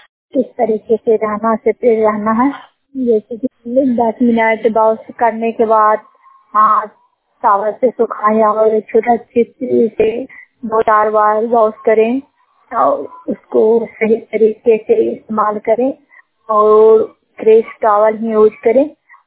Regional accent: Parhera, India; परहेरा पंचायत के रहने वाले हूँ।

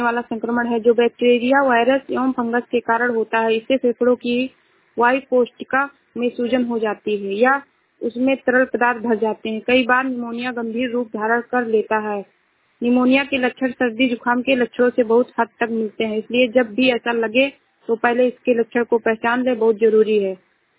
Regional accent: Uttar Pradesh, India; मैं जिला श्रावस्ती से हूँ।

